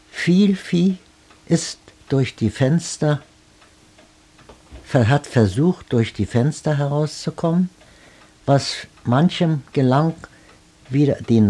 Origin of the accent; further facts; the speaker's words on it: Berlin, Germany; born there; also born or lived in Aabenraa; Ich bin in Berlin geboren am 30. Mai 1891.